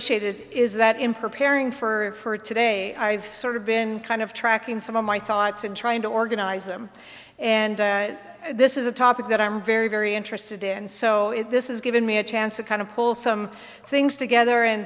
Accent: Fredericton, New Brunswick, Canada; I am originally from Fredericton, so it always is coming home when I come back to Fredericton.

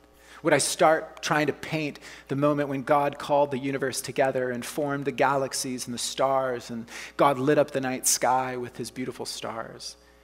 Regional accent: Oklahoma, United States; And you know, I'm from the States, you know, from Oklahoma

